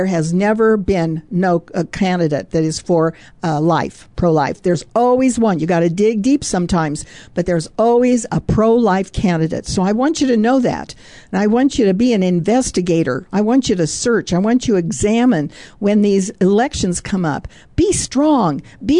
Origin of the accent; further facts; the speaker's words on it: Colorado, United States; born there; I was born in Colorado. I was born at Fitzsimmons Army Hospital.